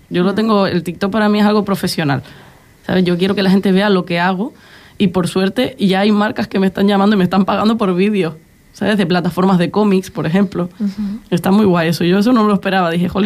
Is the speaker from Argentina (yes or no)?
no; Canary Islands, Spain; creo que yo soy la única canaria